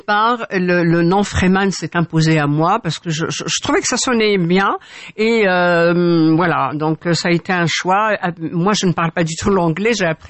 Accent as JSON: {"language": "French", "town": "Oujda", "region": "Oriental", "country": "Morocco", "tie": "born or raised there", "said": "c'est Oujda, ma ville natale"}